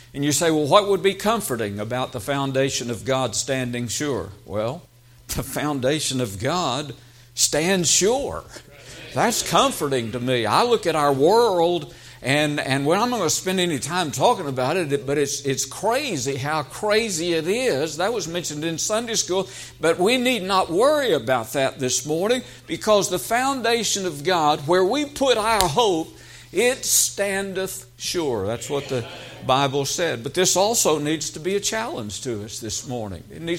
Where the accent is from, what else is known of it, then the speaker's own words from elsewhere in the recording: Marshfield, Missouri, United States; My dad pastored Temple Baptist Church in Marshfield, Missouri. And so I was from Marshfield.